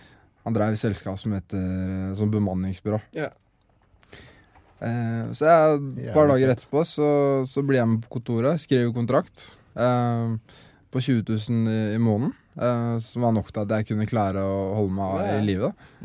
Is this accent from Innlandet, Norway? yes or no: no; Skien, Telemark, Norway; Og det er jo Skien vi startet i, der jeg vokste opp.